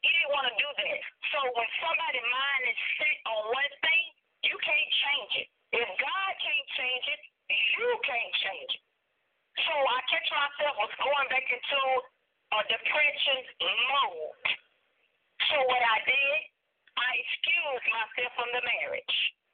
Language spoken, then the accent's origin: English; Mount Hermon, Louisiana, United States; also born or lived in Florence, Louisiana; I am originally from Florence, Louisiana, born and raised in Mount Hermon, Louisiana. And that is 15 miles out from Florence, and that is about 75 miles out from New Orleans, Louisiana. It's a small rural area, peaceful in the country.